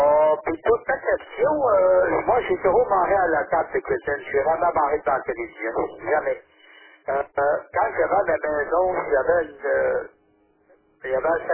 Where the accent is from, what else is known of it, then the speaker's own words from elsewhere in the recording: Quebec, Canada; moved away as an adult; now in Montreal, Canada; je viens de la région de Québec et je suis arrivé à Montréal en 2001